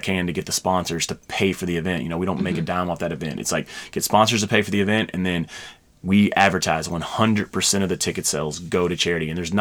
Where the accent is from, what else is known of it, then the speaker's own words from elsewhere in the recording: Kentucky, United States; when I leave and I go out of town and I tell someone I'm from Kentucky, there's three things that come up: horse racing and Derby, Muhammad Ali and bourbon.